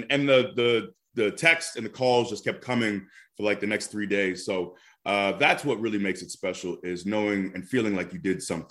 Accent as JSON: {"language": "English", "town": "Tampa", "region": "Florida", "country": "United States", "tie": "born or raised there", "said": "You know, I'm born and raised in Tampa. I still live here in this area, but that's my second home."}